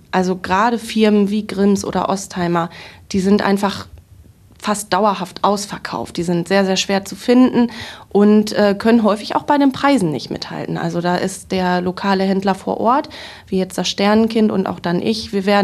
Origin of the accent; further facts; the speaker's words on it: Minden, North Rhine-Westphalia, Germany; in meiner Heimat und wirklich Lieblingsstadt in Minden, 5 Minuten zu Fuß vom Zuhause entfernt